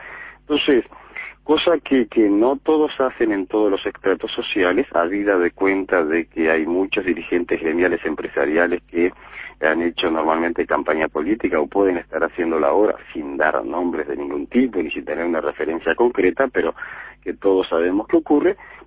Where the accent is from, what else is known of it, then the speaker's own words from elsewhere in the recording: Las Piedras, Canelones, Uruguay; moved away as an adult; also born or lived in La Paz; now in Montevideo, Uruguay; Me vine a los 21 años. Yo nací en La Paz, en Santo Lugares, luego hice toda la infancia y la adolescencia en Las Piedras, en el barrio Obelisco de Las Piedras